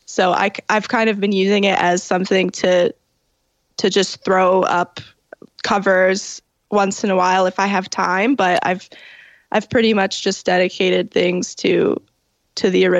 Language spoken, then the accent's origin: English; Toronto, Ontario, Canada; Yeah, so I was born in Toronto at, you know, Toronto General. And I grew up in the Italian area at St. Clair and Dufferin.